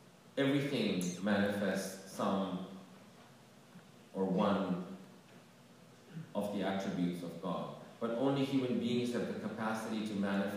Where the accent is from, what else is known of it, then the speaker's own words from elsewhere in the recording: Albania; I'm from Albania